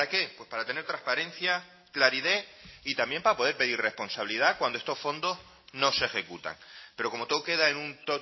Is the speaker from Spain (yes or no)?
yes; Canary Islands, Spain; Yo soy de Fuerteventura, la Escuela Infantil de Antigua y el IES de La Lajita, donde no se ha movido una sola piedra.